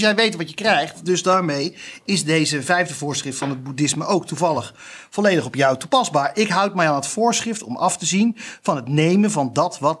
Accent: Flanders, Belgium; accent: Flemish; Daar jullie over mijn Vlaamse tongval rollen

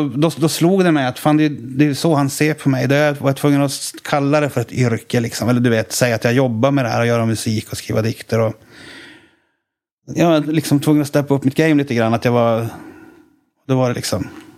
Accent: Boden, Norrbotten County, Sweden; born there; Jag är född i Boden, det ligger bredvid Luleå.

